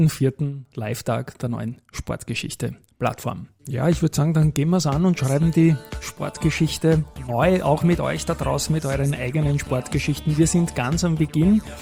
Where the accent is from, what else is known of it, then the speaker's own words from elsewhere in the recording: Austria; Das hätte man ja gar nicht glauben können als Österreicher.